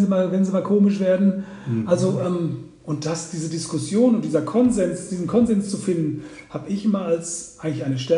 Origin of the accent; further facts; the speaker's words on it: Munich, Bavaria, Germany; Ich komme aus dem Westend, da Schwanthaler Höhe